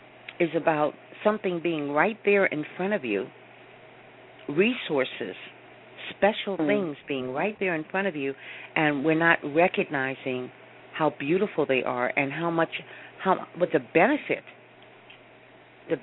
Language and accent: English; California, United States; You know, but, you know, I grew up in California.